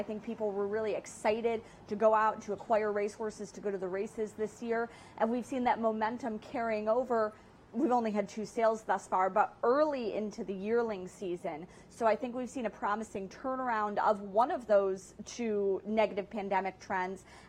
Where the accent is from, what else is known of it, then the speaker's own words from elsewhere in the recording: Rochester, New York, United States; moved away as an adult; now in Lexington, United States; I went to journalism school in my hometown of Rochester, New York, with the idea that I was going to do that.